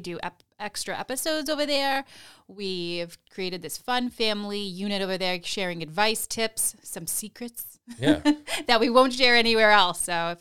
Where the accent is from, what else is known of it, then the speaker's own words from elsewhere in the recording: Boston, Massachusetts, United States; we're from Boston, so we don't get palm trees.